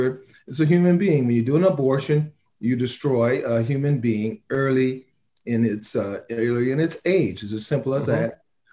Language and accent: English; Los Angeles, California, United States; born and raised in South Central LA.